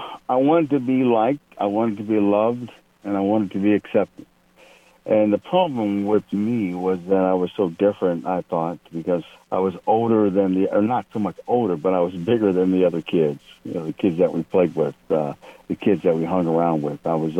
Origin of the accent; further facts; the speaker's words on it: Cincinnati, Ohio, United States; I grew up in Cincinnati, as you said, and my dream was to play professional football.